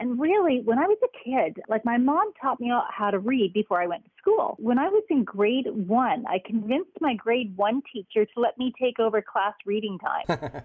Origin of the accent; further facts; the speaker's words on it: Toronto, Ontario, Canada; now in Los Angeles, United States; I grew up in Toronto.